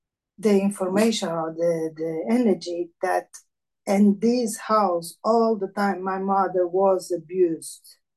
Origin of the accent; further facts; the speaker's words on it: Portugal; English is a second language; I'll do my best to speak in English because I'm from Portugal.